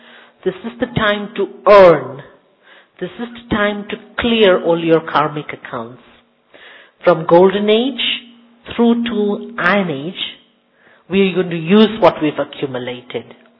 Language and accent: English; Zimbabwe; also born or lived in Zambia; now in Kenya; I was born in Zambia, brought up in Zimbabwe, and serving in Kenya, so virtually African. I've been in the center in Kenya since last 31 years, but I was born in Zambia